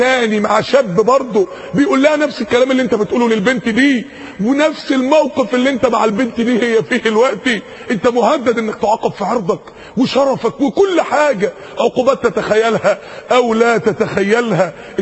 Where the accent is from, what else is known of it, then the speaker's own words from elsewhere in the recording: Mansoura, Dakahlia, Egypt; انا فاكر يوم السماء شتت عندنا في المنصورة تلج